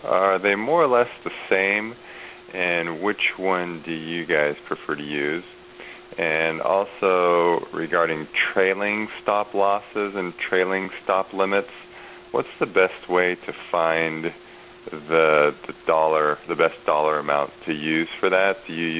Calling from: Walnut Creek, California, United States; I was calling from Walnut Creek.

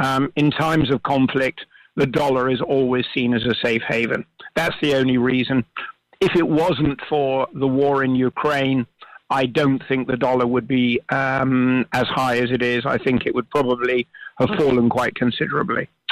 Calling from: Marbella, Andalusia, Spain; I'm calling you from Marbella.

